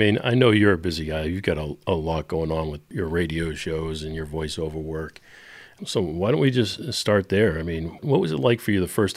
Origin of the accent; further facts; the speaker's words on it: Boston, Massachusetts, United States; now in Nashville, United States; I mean, I come from Boston. It was rock or jazz. So moving to Nashville and working on country music was almost unheard of.